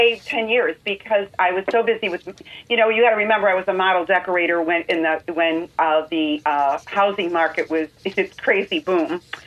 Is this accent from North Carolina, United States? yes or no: no; Chicago, Illinois, United States; a lot of it, is written with that Chicago droll humor, you know, too, because, you know, I am a Chicagoan.